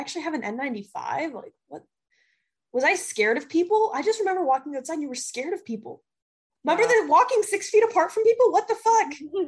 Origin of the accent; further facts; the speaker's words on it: Minnesota, United States; I'm literally from Minnesota and I don't give a fuck.